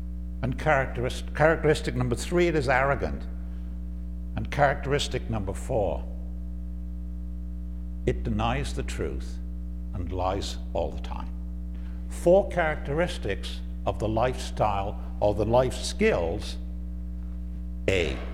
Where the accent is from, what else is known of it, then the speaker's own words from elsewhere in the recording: Wales, United Kingdom; in the churches in which I grew up in Wales